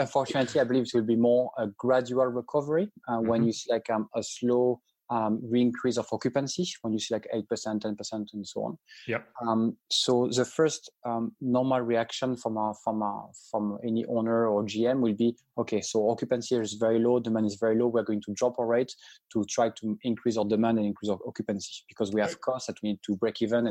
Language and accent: English; France; accent: French; English is a second language; I'm French, as you have recognized in my accent, most probably.